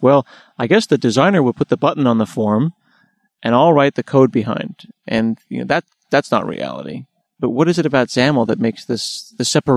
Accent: United States; accent: American; No, that's my dodgy American accent, so I forgive.

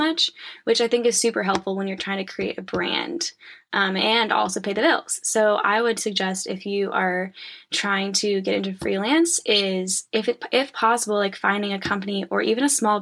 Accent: Kansas, United States; I mean, I'm from Kansas. There's not a whole bunch of unique landscape. There's a lot of flat land, which is beautiful.

